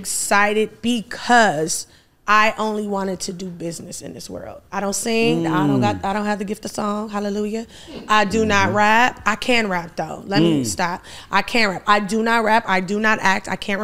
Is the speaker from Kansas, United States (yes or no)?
no; Compton, California, United States; I'm from Compton, after police, like, we know.